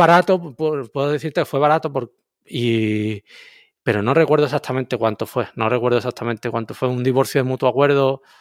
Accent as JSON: {"language": "Spanish", "region": "Andalusia", "country": "Spain", "said": "yo es que soy muy andaluz para algunas cosas."}